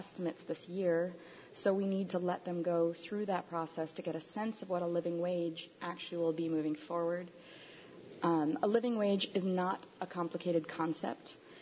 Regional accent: Trumansburg, New York, United States; I grew up in Trumansburg. It is very near and dear to my heart

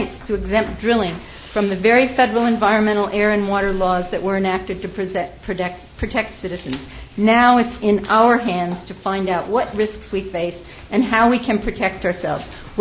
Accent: Dryden, New York, United States; from Dryden.

